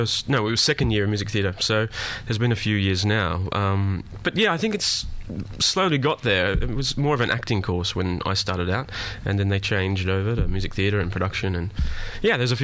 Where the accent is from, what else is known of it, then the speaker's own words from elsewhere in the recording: Mornington, Victoria, Australia; moved away as an adult; also born or lived in St Kilda; I haven't lived in Melbourne. I was originally from Mornington and then moved to St Kilda and did all that for 5 years and then moved away to LA, New York, and then to London.